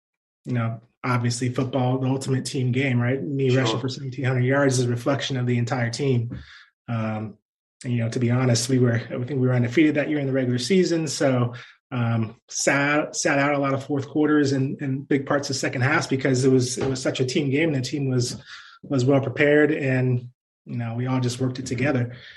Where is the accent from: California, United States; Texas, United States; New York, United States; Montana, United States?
California, United States; San Francisco; born there; I was born in San Francisco, so it all kind of felt like home despite it being real far away.